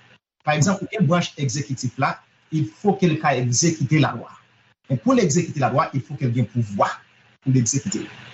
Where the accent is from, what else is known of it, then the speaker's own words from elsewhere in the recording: Haiti; Bien, comme haïtien, est-ce que nous avons changé?